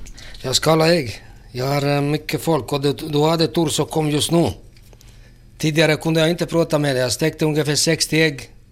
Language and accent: Swedish; Split-Dalmatia County, Croatia; accent: Dalmatian dialect; Och jag är från Dalmatien givetvis, du vet. Lite utanför Split, du vet, där uppe, bergena.